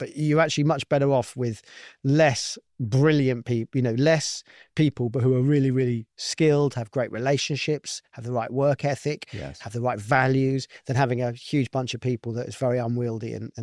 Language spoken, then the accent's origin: English; London, United Kingdom; I grew up in London. I grew up in a multicultural society.